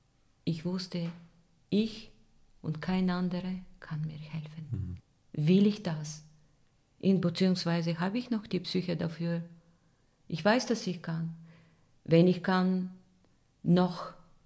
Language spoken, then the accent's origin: German; Bulgaria; German is a second language; Meine schwierigsten Auftritte sind in meiner Heimat. Weil man stellt sich die Frage, man will nicht die Menschen enttäuschen. Ich habe am wenigsten gesungen in Bulgarien. Und auch habe ich Respekt. Obwohl ich bin Artistikdirektorin in Stara Zagora. Aber nicht, ich lebe nicht in Bulgarien